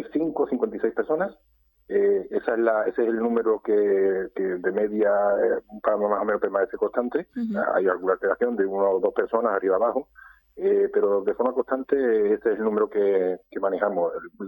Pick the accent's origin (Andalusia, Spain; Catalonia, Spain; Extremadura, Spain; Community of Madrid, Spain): Andalusia, Spain; Campillos; Bueno, normalmente casi todos somos de Campillo.